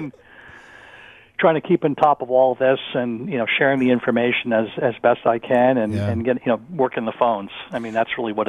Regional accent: Midwest, United States; I'm a Midwesterner at heart.

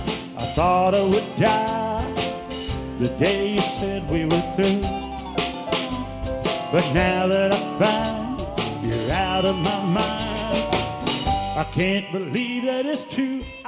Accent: Cambridge, Minnesota, United States; also born or lived in Princeton, Minnesota; Yes, I'm from Minnesota. Actually, I grew up around Cambridge, Minnesota, and Princeton, Minnesota, right there.

